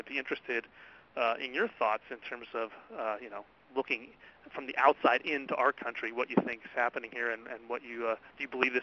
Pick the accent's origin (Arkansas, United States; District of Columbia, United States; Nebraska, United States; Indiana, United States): District of Columbia, United States; Washington; I am looking eastward for me, westward for you, to my hometown of Washington